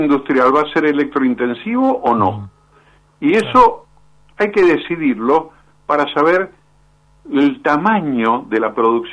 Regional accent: Mendoza, Argentina; Soy mendocino, así que sé de qué estás hablando.

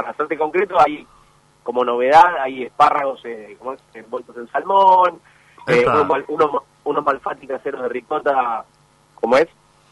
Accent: Argentina; A nosotros somos a los argentinos fanáticos del queso y dulce

